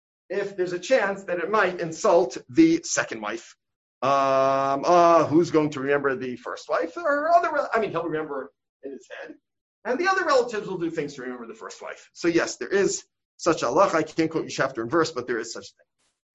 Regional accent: Brooklyn, New York, United States; I grew up in Brooklyn. Anyone else here from Brooklyn?

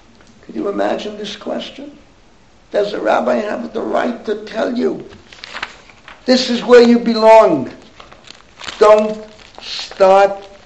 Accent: New York City, New York, United States; But growing up in the Bronx, these were poor people.

